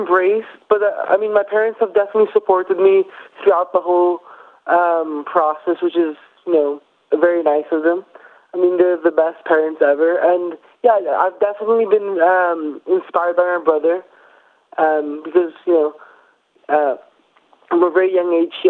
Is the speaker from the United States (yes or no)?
no; Greece; also born or lived in London, United Kingdom / Barcelona, Spain; I was born in London, and from a young age I moved to Greece, so I lived there for 7 years. And in fourth grade, I moved to Barcelona, Spain, and I lived there for 5 years. And I moved back to Greece a year ago.